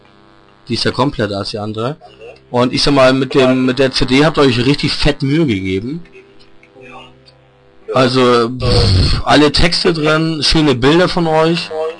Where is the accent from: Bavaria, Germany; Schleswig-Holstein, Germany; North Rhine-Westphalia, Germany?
Schleswig-Holstein, Germany; Also ich komme ja aus Dänemark fast, 3 Kilometer vor Dänemark wohne ich hier.